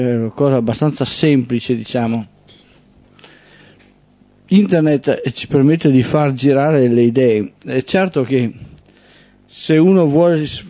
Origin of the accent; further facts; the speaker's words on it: Veneto, Italy; io sono un veneto, ma il veneto non lo parlo.